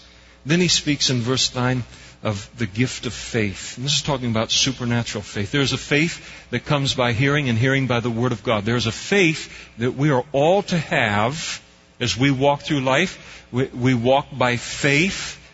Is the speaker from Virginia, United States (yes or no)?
no; Napa, California, United States; which is the equivalent of McHenry Avenue in Napa, which is my hometown.